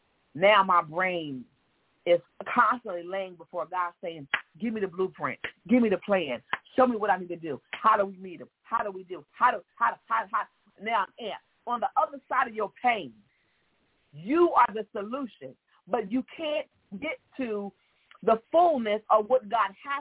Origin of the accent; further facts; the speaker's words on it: Philadelphia, Pennsylvania, United States; Look, I'm from Philadelphia, right? I go home to eat my Philly cheesesteak.